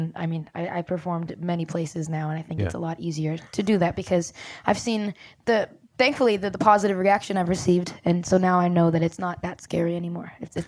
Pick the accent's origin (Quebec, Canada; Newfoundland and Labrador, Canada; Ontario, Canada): Ontario, Canada; Brampton; I'm from Brampton, Ontario, Canada. No one even knows where that is.